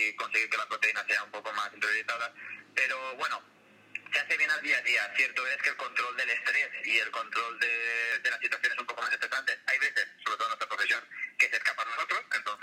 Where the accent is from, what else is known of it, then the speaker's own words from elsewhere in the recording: Valencian Community, Spain; vale, soy valenciano, pero yo no tengo naranja y el arroz también